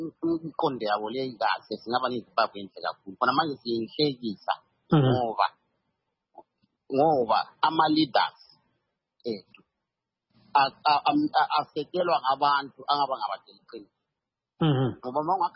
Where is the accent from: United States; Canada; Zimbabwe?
Zimbabwe; Imagine that me, I come from Zimbabwe, I'm in Talanga